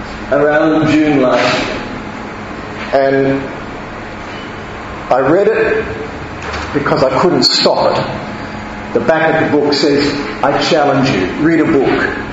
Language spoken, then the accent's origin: English; Australia; I come from Australia, like a lot of people at this conference.